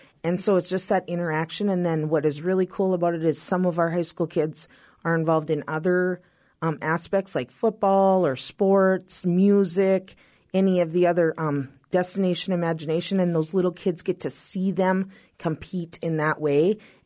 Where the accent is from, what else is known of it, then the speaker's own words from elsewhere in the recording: Cramer, North Dakota, United States; Sure. I grew up in a small town in the central part of North Dakota. Cramer, North Dakota was the name of the town I grew up in, and I actually graduated from Newberg High School.